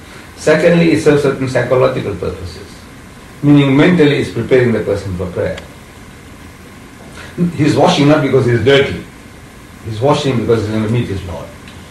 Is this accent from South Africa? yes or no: yes; South Africa; I'm from South Africa